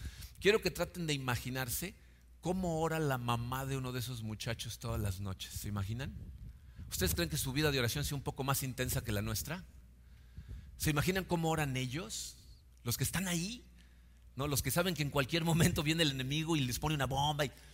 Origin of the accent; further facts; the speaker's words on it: Mexico; nosotros como mexicanos que nacimos entre el siglo XX y el siglo XXI, no somos conscientes de lo que significa vivir en guerra